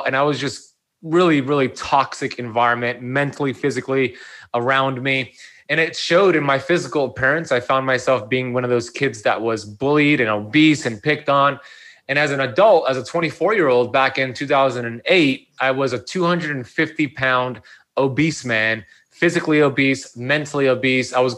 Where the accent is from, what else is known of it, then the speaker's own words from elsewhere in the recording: Miami Beach, Florida, United States; So my story is that I grew up here in Miami Beach, Florida, where I still currently live. Beautiful Miami Beach, Florida. My parents immigrated here from Iran in the 1970s.